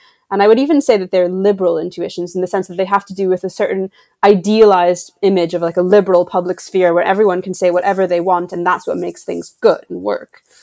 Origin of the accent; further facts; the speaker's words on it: United States; moved away as an adult; because I am an American, but I haven't lived there since I was 22 years old.